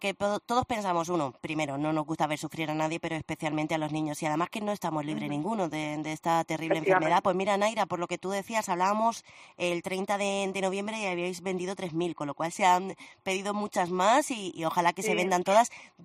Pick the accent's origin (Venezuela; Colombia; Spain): Spain; Cartagena, Region of Murcia; somos de Cartagena, nos encanta nuestra Semana Santa